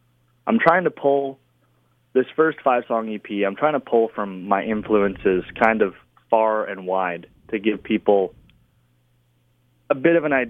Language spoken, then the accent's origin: English; Chase, British Columbia, Canada; I was born and raised here in Chase, British Columbia, and I've kind of moved all over in the last 5 or 6 years, but came back to Kamloops, which is about, I want to say, 45 minutes away